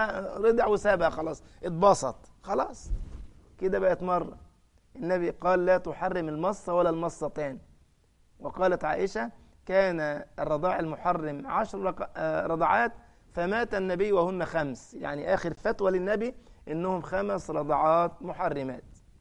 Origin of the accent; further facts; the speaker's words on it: Egypt; زي بلغه الجماعه الفلاحين عندنا في مصر تقول لك ياما